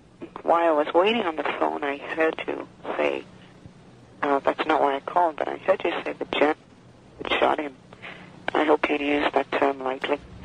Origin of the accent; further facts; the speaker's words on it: Liverpool, North West England, United Kingdom; now in United States; I grew up in my teens in Liverpool, in the Cavern.